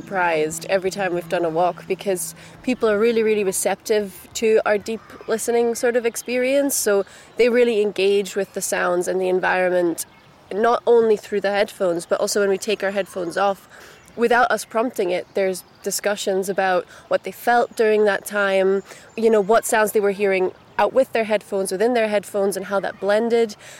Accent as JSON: {"language": "English", "region": "Brussels", "country": "Belgium", "tie": "born or raised there", "said": "because I grew up in Brussels and I'm used to city sounds."}